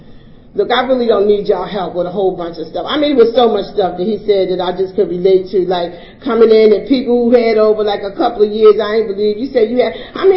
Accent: Baltimore, Maryland, United States; now in Pennsylvania, United States; I come from I live in Pennsylvania now, but I was raised in Baltimore. I'm from the West Side, and I was the oldest of seven

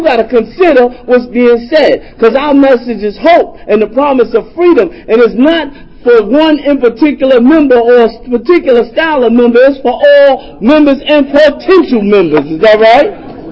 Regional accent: Queens, New York, United States; I'm from South Jamaica, Queens area, a small area

